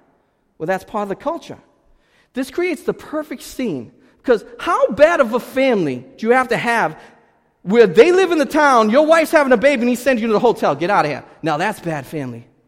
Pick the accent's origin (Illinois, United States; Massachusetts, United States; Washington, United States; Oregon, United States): Massachusetts, United States; Boston; you guys know I'm from Boston, and I don't pronounce these with my A's that good